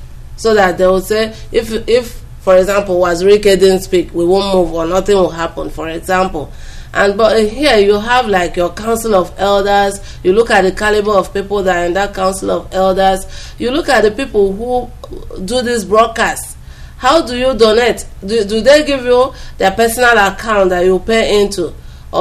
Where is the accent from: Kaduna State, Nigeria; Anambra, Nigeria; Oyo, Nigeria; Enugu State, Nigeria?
Anambra, Nigeria; Nnewi; I come from Newi.